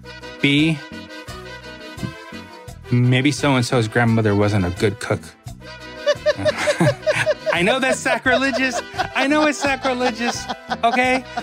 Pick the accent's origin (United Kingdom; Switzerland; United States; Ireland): United States; Growing up in the States, I knew about tacos generally speaking, as a fast food product